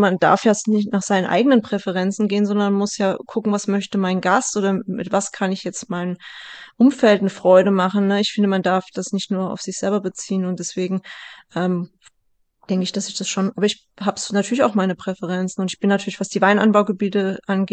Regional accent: Bad Camberg, Hesse, Germany; das ist jetzt, wo ich aufgewachsen bin in Bad Camberg. Ich habe noch zwei Brüder.

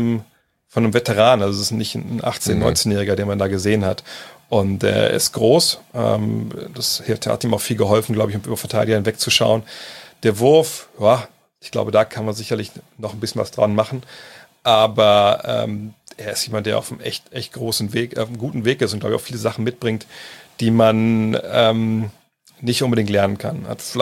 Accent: Germany; den ich auch verstehen kann, bin ja auch Deutscher

